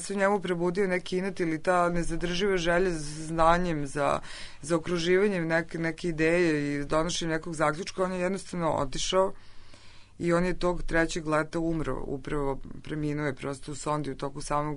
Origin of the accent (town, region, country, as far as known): Serbia